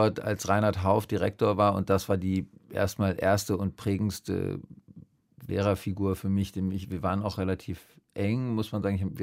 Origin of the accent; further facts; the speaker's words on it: Hesse, Germany; ich bin in der Nähe von Frankfurt groß geworden